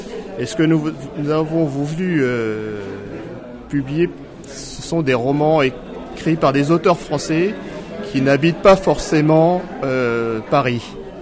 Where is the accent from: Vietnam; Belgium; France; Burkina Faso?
Vietnam; puisque je suis vietnamien